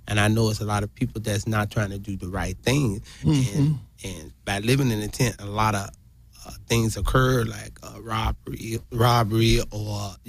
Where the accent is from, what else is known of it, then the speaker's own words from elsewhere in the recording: Chicago, Illinois, United States; Since this is California, it don't get that cold at night, because I'm from Chicago.